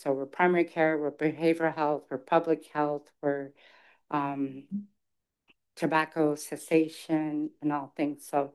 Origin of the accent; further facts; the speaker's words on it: St. Paul Island, Alaska, United States; I was born and raised up in St. Paul Island.